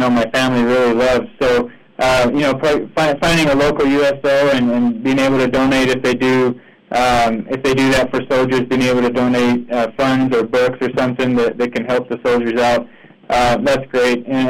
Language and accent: English; Helena, Montana, United States; No, I'm not. My wife is, but I grew up in Helena there, and actually Montana City, and then off to Helena High.